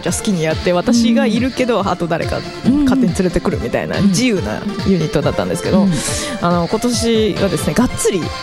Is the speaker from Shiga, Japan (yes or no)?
yes; Shiga, Japan; 1月16日生まれの実は関西滋賀県育ちの